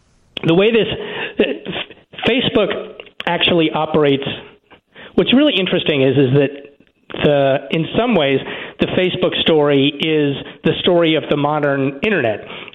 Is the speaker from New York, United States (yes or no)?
yes; New York City, New York, United States; I'm afraid I do. I'm from New York City. Nobody jaywalks in California.